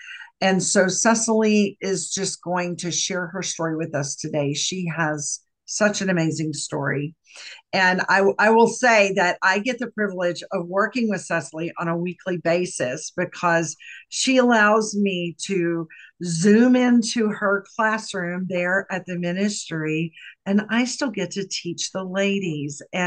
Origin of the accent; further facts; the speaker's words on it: Texas, United States; And for those of you who know that I'm from Texas, you need to understand she's as far away from me as Mississippi is.